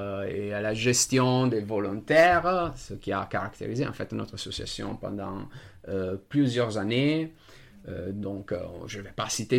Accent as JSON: {"language": "French", "country": "Italy", "first_language": "Italian", "second_language": "French", "said": "aussi me remettre à l'enseignement des langues avec un cours d'italien, ma langue maternelle, que j'ai livré dans un festival espérantiste."}